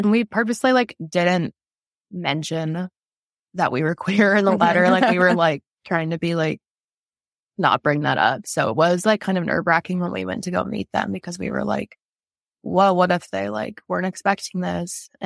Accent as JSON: {"language": "English", "region": "Midwest", "country": "United States", "lives_now": "Duluth, United States", "said": "And then I'm from the Midwest and like, I was like, I love Northern Minnesota growing up."}